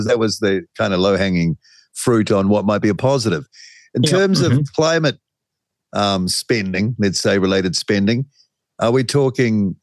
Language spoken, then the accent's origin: English; Wellington, New Zealand; I only recently moved out of Wellington, so I'm well aware, and I'm from Wellington, so I have a personal interest. It's my town.